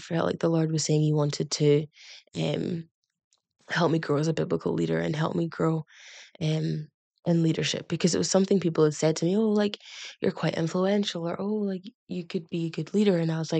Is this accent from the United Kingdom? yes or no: yes; Scotland, United Kingdom; because growing up in Scotland, I could feel a bit out of touch with like my Nigerian culture.